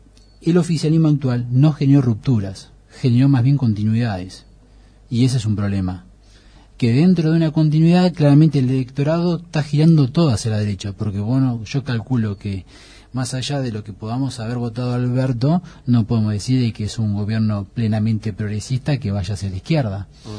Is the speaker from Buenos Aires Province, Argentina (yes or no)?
yes; Buenos Aires Province, Argentina; Hay una gran escisión entre provincia y nación, si queremos ver nosotros que somos bonaerense.